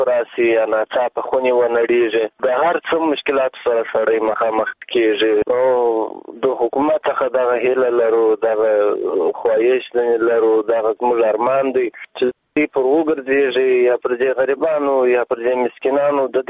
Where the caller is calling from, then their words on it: Kandahar, Afghanistan; د کندهار ولایت نه